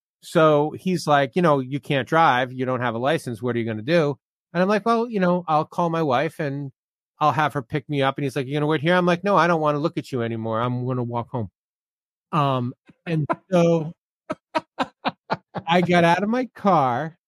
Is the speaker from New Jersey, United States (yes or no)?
yes; New Jersey, United States; the state of New Jersey at one point set up a roadblock on St. Patrick's Day in my hometown. The police got. Just to give you an idea of where I come from.